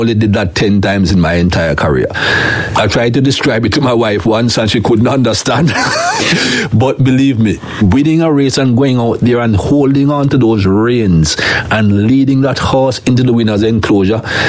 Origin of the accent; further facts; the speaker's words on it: Jamaica; first language Jamaican Patois; English is a second language; English is not my first language. When you're growing up in Jamaica, we speak a lot of patois.